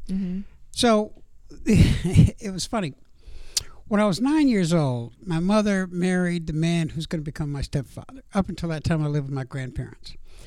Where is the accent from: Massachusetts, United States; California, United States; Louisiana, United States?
Louisiana, United States; also born or lived in Arkansas / East Texas; Raised in Louisiana and East Texas.